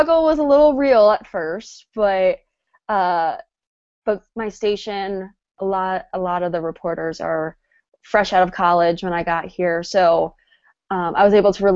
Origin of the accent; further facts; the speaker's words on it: New Jersey, United States; now in South Bend, United States; I didn't think it was too different from my hometown in southern New Jersey, considering we would make the drive from my hometown all the way down the shore